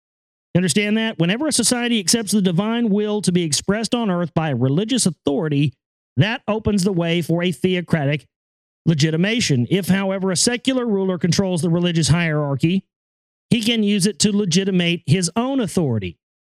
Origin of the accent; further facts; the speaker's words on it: the South, United States; I've heard it my whole life because I'm from the South.